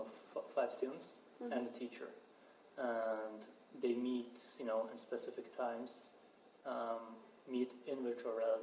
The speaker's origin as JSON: {"language": "English", "region": "Zurich", "country": "Switzerland", "tie": "born or raised there", "lives_now": "San Francisco, United States", "said": "So I was born and raised in Zurich."}